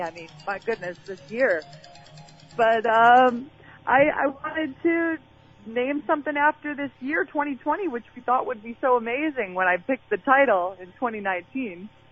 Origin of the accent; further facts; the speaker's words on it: Illinois, United States; I'm from Northern Illinois, and I grew up in a family that just really loved music. My dad played in rock bands in Chicago, and my mom plays accordion and sang in the church.